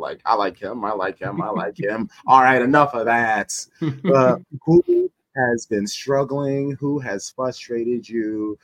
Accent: United States; because I especially as an American, there's so much I don't know.

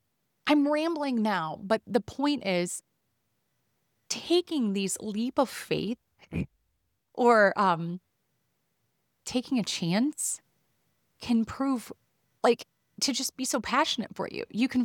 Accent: Iowa, United States; the big thing that it taught this little small town girl from Iowa is there's so much more to the world than this little tiny town that we're from.

